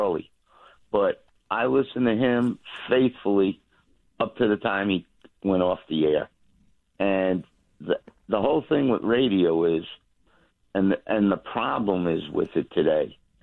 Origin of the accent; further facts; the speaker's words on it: Brooklyn, New York, United States; I had to call in. I grew up in Brooklyn.